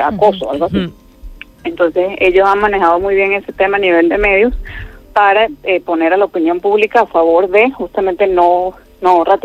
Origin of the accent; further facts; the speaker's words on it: Venezuela; now in Turkey; yo soy venezolana casada con un turco y la mayoría de mis amistades acá son similares, o sea, mujeres extranjeras que se casaron con hombres turcos, ¿no?